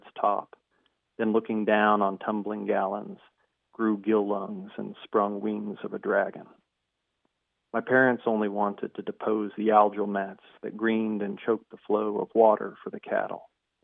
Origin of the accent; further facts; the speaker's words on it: Texas, United States; My family has a ranch in Lavaca County, Texas. I grew up in Texas